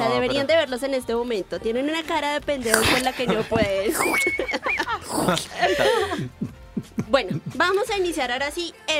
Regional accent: Bogotá, Colombia; Bogotana, Rolita.

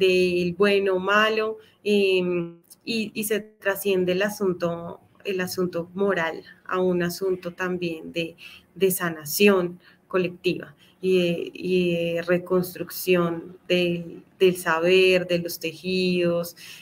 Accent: Colombia; preguntarnos como colombianos qué es eso que nos duele en nuestro país

